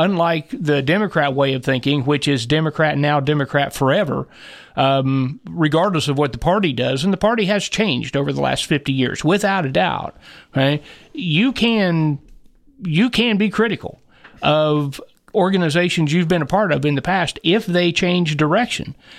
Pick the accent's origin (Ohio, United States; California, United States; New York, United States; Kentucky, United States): Ohio, United States; they both worked for Meade Paper Company back in my hometown in Ohio.